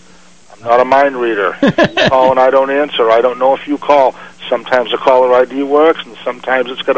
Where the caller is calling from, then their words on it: Maine, United States; Hey, Tom, up Spanish, Maine.